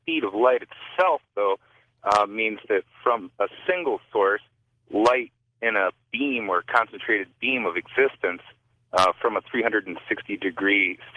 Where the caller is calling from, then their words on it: Chicago, Illinois, United States; Hi, Chicago, Illinois.